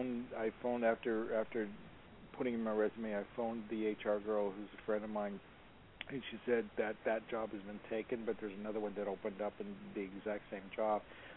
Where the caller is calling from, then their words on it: Los Angeles, California, United States; I'm in Los Angeles.